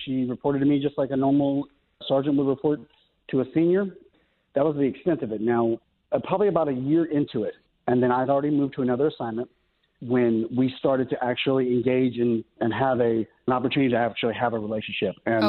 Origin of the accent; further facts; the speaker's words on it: Mesa, Arizona, United States; As the sun was setting, we married in my hometown, Mesa, Arizona, and then we drove back the very next morning.